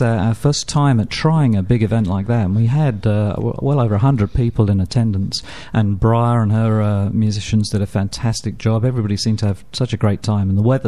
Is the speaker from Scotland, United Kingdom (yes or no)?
no; London, United Kingdom; also born or lived in Toronto, Canada / Phoenix, United States; now in United States; I'm from London. And we met while living in Toronto, Canada.